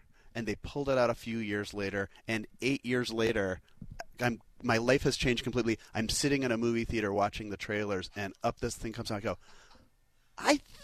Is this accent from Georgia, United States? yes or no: no; Chicago, Illinois, United States; So I'm a Chicagoan by birth.